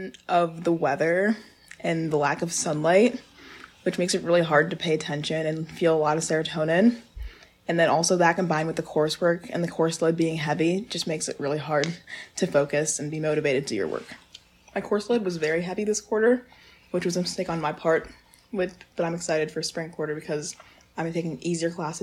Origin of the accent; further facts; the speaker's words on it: Ohio, United States; now in Chicago, United States; I'm from Northeast Ohio, so it is pretty cold there, but it's not cold for as long as periods as it is here in Chicago